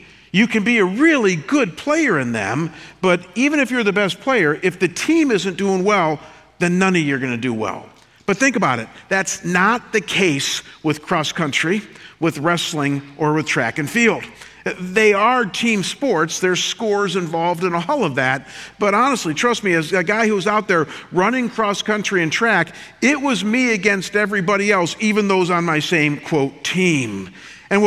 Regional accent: Ohio, United States; In my hometown, I grew up in a town of about 4,000 people outside of Cleveland, Ohio.

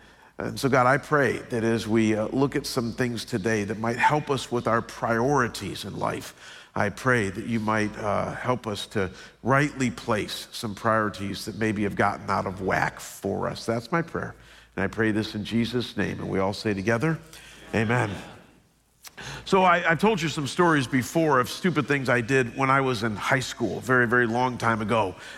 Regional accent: Midwest, United States; I come from the Midwest, and growing up, we had only two categories of sickness: cold and flu.

